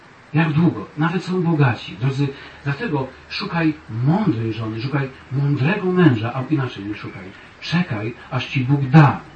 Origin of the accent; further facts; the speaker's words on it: Połczyn-Zdrój, West Pomeranian Voivodeship, Poland; moved away; ja nigdy nie myślałem, że wyjadę kiedykolwiek z Połoczyn, a dla mnie Połoczyn to jest Połoczyn, to jest moje rodzinne miasto